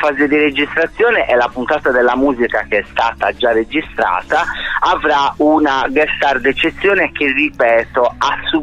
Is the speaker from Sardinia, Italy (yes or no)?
yes; Sardinia, Italy; Io poi sono sardo, sono di testa dura